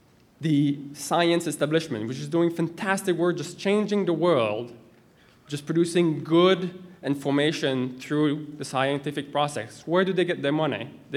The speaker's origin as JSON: {"language": "English", "country": "Canada", "said": "All right, so I'm from Canada, so I know a little bit of things of how things are done in Canada."}